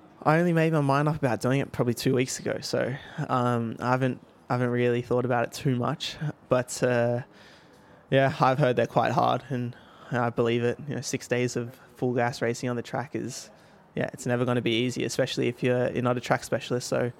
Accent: Australia; especially growing up in Australia

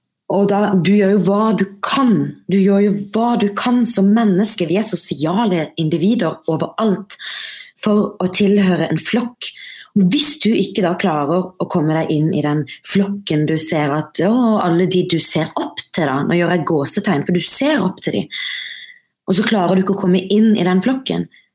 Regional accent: Kristiansand, Agder, Norway; Ja, jeg har vokst opp i Kristiansand, Marie, men jeg har vokst opp i det som da var landets største nynazistrede.

